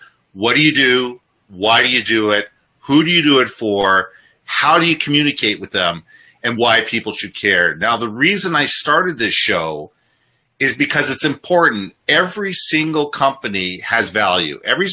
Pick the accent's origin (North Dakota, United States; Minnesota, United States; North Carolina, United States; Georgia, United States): Minnesota, United States; Minneapolis; He's based out of Minneapolis, Minnesota, my hometown.